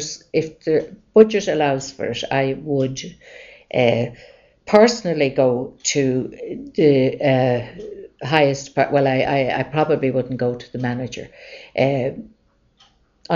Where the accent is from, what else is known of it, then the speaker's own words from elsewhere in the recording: Dublin, Leinster, Ireland; my experience as a kid growing up in Dublin, in Drimna, in the 50s and 60s, well equipped me to understand people